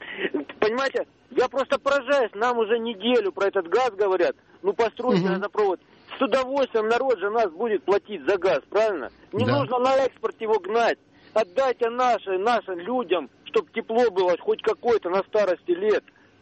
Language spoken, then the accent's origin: Russian; Moscow Oblast, Russia; Я из Подмосковья, Домодедовского района.